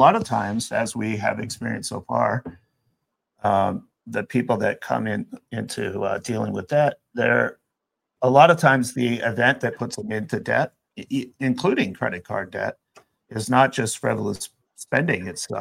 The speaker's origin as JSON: {"language": "English", "region": "New Hampshire", "country": "United States", "said": "I come from New Hampshire, so it's like nobody."}